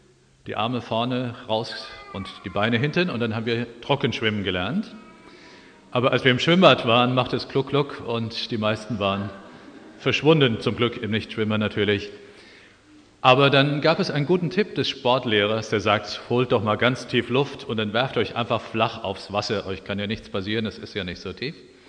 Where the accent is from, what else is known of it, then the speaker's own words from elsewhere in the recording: Oberursel, Hesse, Germany; Ich habe erst mit 11 Jahren schwimmen gelernt, ich stamme aus Oberursel im Taunus.